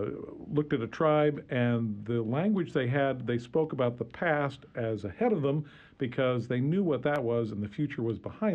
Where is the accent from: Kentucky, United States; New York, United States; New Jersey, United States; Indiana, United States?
Indiana, United States; Gary; born there; Now, I was born in Gary, Indiana, about 6 months before